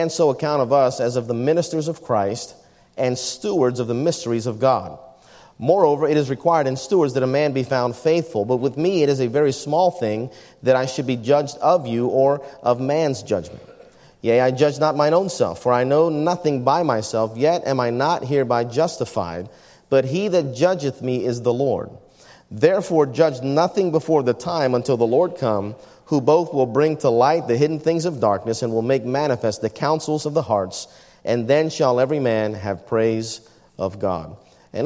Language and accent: English; Baltimore, Maryland, United States; now in Cleveland, United States; Maryland, which is where my wife and I grew up. And as I introduce myself to people in Cleveland, I say, I grew up in Baltimore.